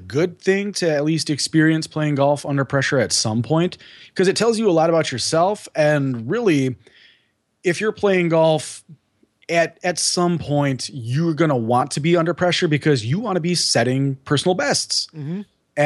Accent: Wisconsin, United States; You know, I'm from Wisconsin, so I only get to play when it's not snowing.

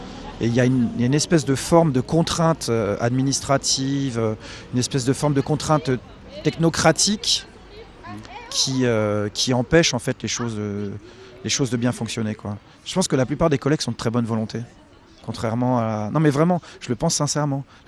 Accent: Saint-Quentin, Hauts-de-France, France; moi, je viens de Saint-Quentin, dans l'Aisne.

